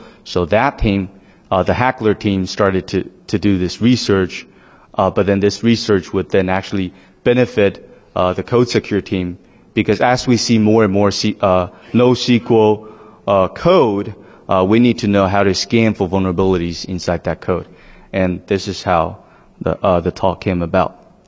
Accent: Taiwan; are based out of Taipei, and we're all from Taiwan.

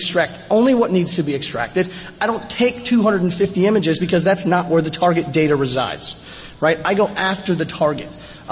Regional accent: Oklahoma, United States; I'm from Oklahoma, so if I say y'all, it's okay, I'm allowed.

